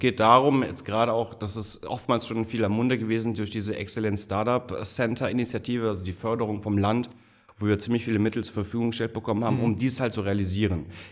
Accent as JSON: {"language": "German", "town": "Stolberg", "region": "North Rhine-Westphalia", "country": "Germany", "tie": "born there", "said": "bin gebürtiger Stolberger aus der Aachener Region also."}